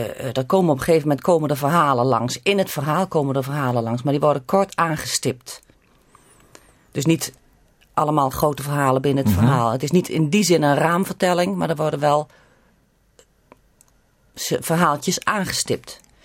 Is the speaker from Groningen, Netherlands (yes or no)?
no; Winaam, Friesland, Netherlands; Ik kom uit Winaam.